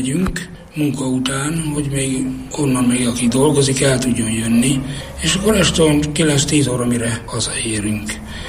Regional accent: Nyíradony, Hajdú-Bihar, Hungary; Nyíradonyban, 1950-ben. Régi paraszti világban nőttem fel, ahol benne voltunk a természetben.

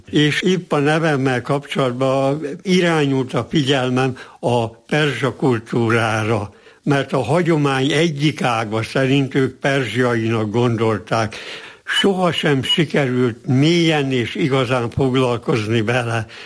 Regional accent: Győr-Moson-Sopron, Hungary; born there; holott a győri székesegyháztól 8 kilométerre, 9 kilométerre születtem, mert én a szülőfalomban születtem, tehát nem a győri kórházban.

